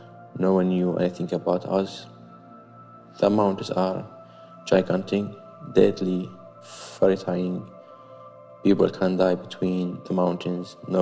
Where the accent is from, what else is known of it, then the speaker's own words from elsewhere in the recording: Syria; I am 20 years old. I come from Syria.